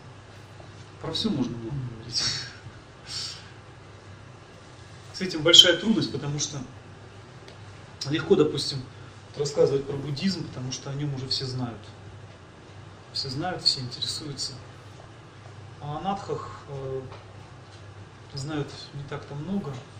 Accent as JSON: {"language": "Russian", "country": "Russia", "said": "Есть еще я из России"}